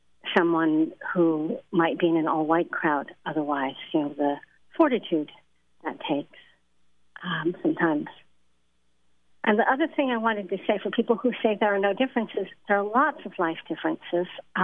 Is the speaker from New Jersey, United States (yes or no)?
no; Detroit, Michigan, United States; And I grew up in Detroit, so I thought I was cool with that, but I haven't had that experience in a long time.